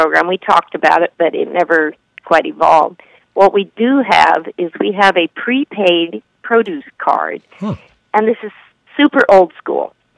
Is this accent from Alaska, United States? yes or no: yes; Alaska, United States; And so I grew up in Alaska, so I chatted with these boys.